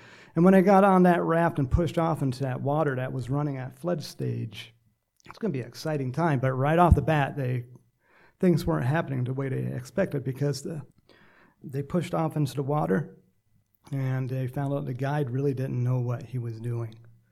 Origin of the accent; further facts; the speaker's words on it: Texas, United States; born there; also born or lived in Georgia; now in California, United States; My wife doesn't like it when I say I'm born from Texas, but that's the way it is. And then we spent a little time in Georgia, and then we went back to Texas, and then my dad landed us in California.